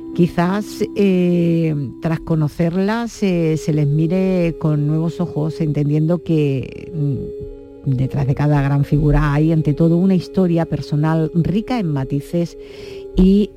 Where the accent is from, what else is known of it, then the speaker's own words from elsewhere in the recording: Bormujos, Andalusia, Spain; ¿En mi pueblo?